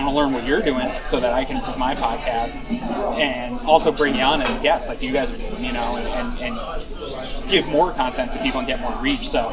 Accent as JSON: {"language": "English", "region": "New England", "country": "United States", "tie": "born or raised there", "said": "growing up in Patriots country, I didn't know, I knew maybe two or three Bills fans"}